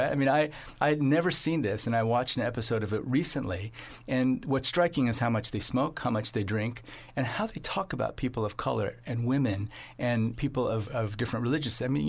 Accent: Iowa, United States; We grew up in Iowa. My father was a dentist, so we were relatively well off compared to most people.

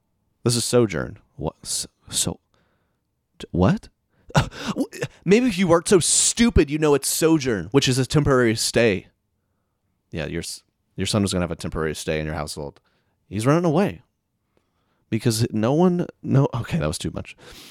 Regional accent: the South, United States; You know, I'm from the South.

